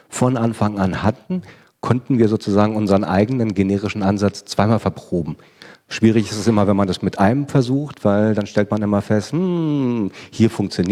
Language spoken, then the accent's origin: German; Berlin, Germany; also ich als Berliner habe das Thema nicht ganz so